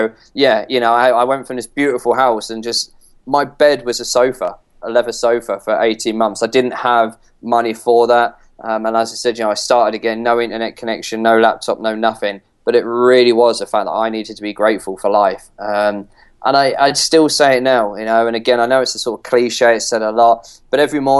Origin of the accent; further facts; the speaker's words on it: London, United Kingdom; moved away as an adult; And then I'm originally from London. 10 years ago, I moved 300 odd miles away